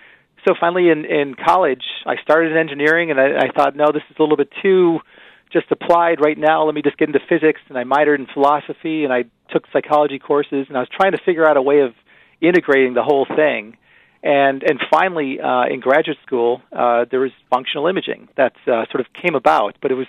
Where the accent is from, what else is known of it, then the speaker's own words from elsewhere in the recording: Milwaukee, Wisconsin, United States; I grew up in Milwaukee, and I also went to college there at Marquette University. And then I went to the Medical College of Wisconsin, also in Milwaukee. So I kind of stayed in Milwaukee up until I was about 28.